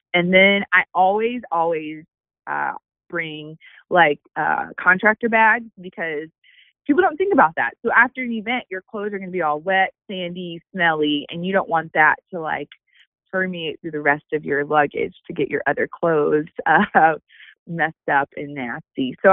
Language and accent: English; Lubbock, Texas, United States; I'm from Lubbock, Texas, and for the longest time, there was maybe one or two GRT that lived in Lubbock